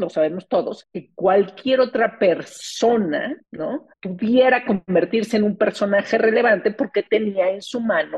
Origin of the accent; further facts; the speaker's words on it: Mexico; Nuestra percepción como mexicanos